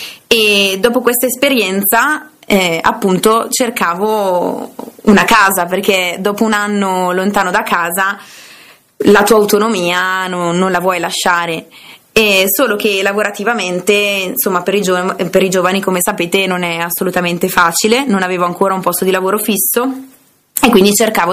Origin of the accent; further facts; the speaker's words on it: Brembate di Sopra, Lombardy, Italy; now in Bonate Sotto, Italy; io sono originaria di Brembate di Sopra, ma da un anno vivo a Bonate Sotto.